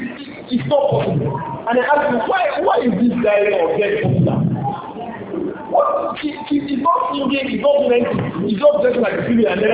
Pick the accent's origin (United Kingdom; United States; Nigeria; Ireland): Nigeria; Lagos; That is the moment we grew up in Lagos here.